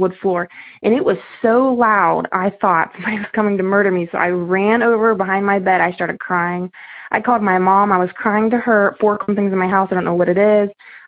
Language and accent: English; Howard, Ohio, United States; I'm from Howard, Ohio.